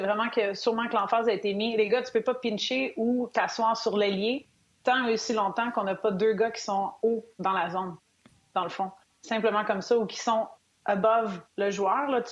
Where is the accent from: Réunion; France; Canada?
Canada; nous, à notre possession en tant que Canadien